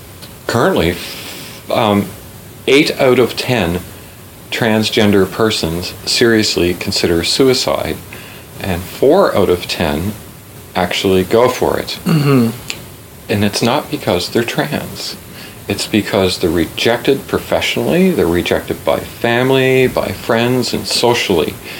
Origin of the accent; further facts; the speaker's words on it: Saint John, New Brunswick, Canada; I was born and raised in New Brunswick. I'm a St. John girl.